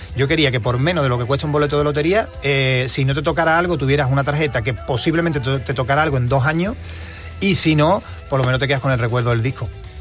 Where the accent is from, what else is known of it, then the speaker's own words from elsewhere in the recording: Jerez de la Frontera, Andalusia, Spain; soy de Jerez y consumo el flamenco, es algo que se huele en las calles de mi tierra.